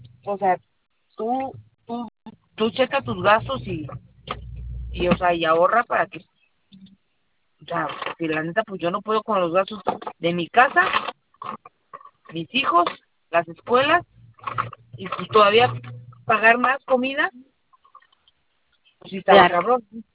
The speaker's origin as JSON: {"language": "Spanish", "region": "Veracruz", "country": "Mexico", "said": "Yo te puedo enseñar a hacer el pozole del Veracruz, como allá en mi tierra."}